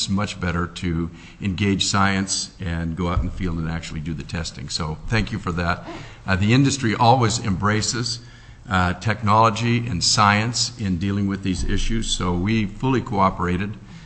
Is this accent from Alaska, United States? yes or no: yes; Fairbanks, Alaska, United States; I'm from Fairbanks, and I have the privilege of serving as president of the Alaska Cruise Association.